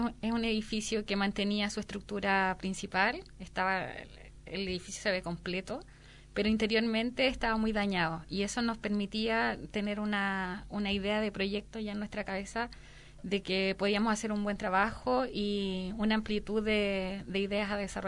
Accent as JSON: {"language": "Catalan", "country": "Chile", "second_language": "Catalan", "said": "perdoneu que no parli bé el català, però soc de Xile."}